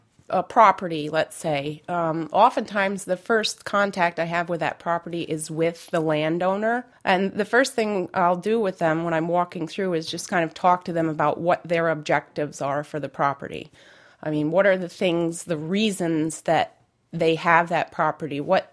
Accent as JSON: {"language": "English", "region": "New York", "country": "United States", "tie": "born or raised there", "said": "I'm a consulting forester in the Catskill Mountain regions of New York State. Well, I grew up in the Catskills, and I've always enjoyed being outside in the woods."}